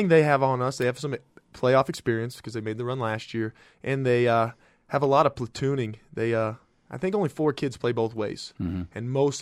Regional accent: Colorado, United States; I grew up on the Eastern Plains in Colorado in a small town east of Springs.

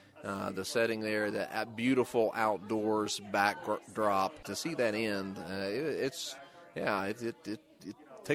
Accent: Beckley, West Virginia, United States; I'm from Beckley, and living there, that was being a kid who started living theater early, that was the first place I saw theater.

